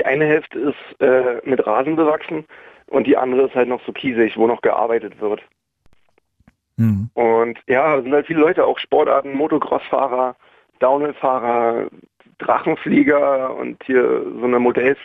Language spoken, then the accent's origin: German; Berlin, Germany; born there; gebürtig aus Berlin.